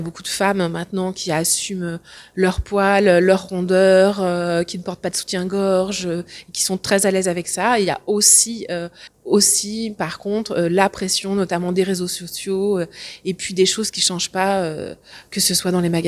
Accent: Pays de la Loire, France; Moi, j'ai grandi en Vendée. Je suis pas du tout une enfant de la balle. Je viens d'un petit village et mes parents, enfin en tout cas mon père était agriculteur.

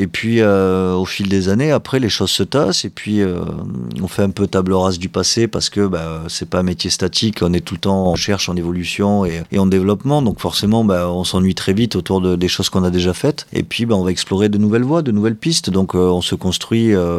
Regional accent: Narbonne, Occitanie, France; Bon, déjà, je suis enfant narbonnais, hein, je suis né à Narbonne, donc là-dessus, aucun doute.

